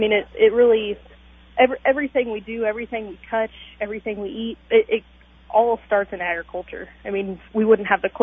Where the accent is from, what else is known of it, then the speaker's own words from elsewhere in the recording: Morrisonville, United States; Yeah, so I grew up in Morrisonville, in town, went to Morrisonville High School, graduated from there in 2015.